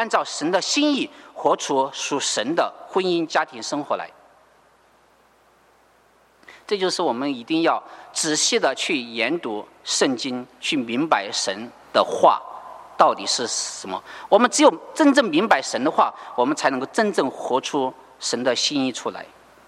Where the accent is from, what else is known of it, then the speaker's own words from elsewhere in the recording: Sichuan, China; 丈夫就成了我们四川人说的那个叫什么耙耳朵